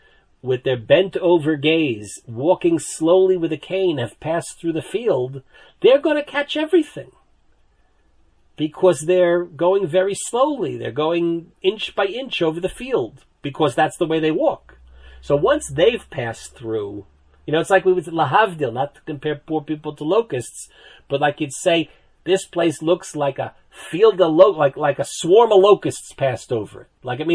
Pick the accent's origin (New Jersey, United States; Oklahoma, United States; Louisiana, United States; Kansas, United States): New Jersey, United States; at least where I grew up in New Jersey, the lawn, the front lawn, went out to the street.